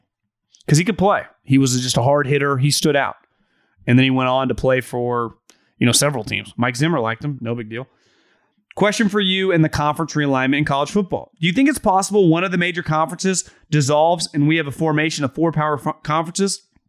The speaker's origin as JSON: {"language": "English", "country": "Canada", "said": "I'm a Canadian Colts fan"}